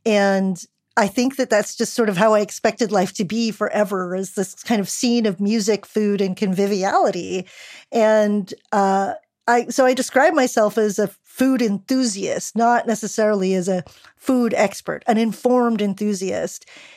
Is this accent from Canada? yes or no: no; Manila, Metro Manila, Philippines; now in United States; growing up in Manila and then at different parts here in the U.S.